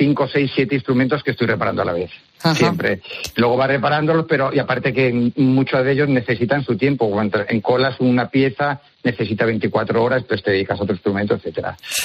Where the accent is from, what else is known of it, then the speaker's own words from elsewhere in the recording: Salamanca, Castile and León, Spain; now in Valencia, Spain; no soy valenciano, soy salmantino.